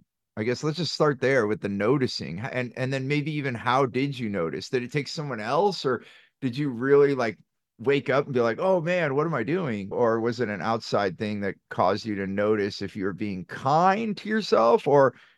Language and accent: English; California, United States; there's good things and bad things growing up in Silicon Valley.